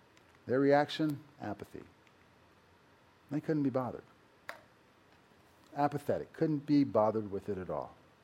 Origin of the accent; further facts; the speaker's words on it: Baltimore, Maryland, United States; born there; I was born in Sinai Hospital in Baltimore in 1965.